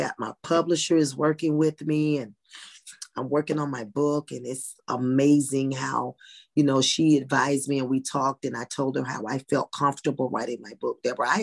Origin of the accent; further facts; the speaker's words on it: Cartersville, Georgia, United States; also born or lived in Las Vegas, Nevada; And I was born in Las Vegas, Nevada in 1963 at the end of the strip. My mother brought me back to Georgia in 1965, 66. And I went from pre-K to college right there in Cartersville, Georgia.